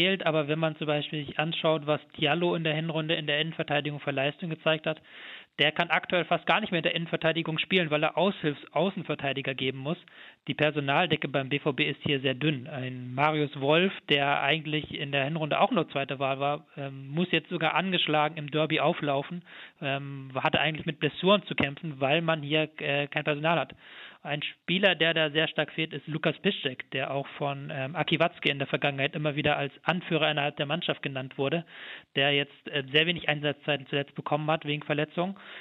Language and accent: German; Hamburg, Germany; Ich stamme aus Hamburg und man kriegt auch hier die Stimmung mit.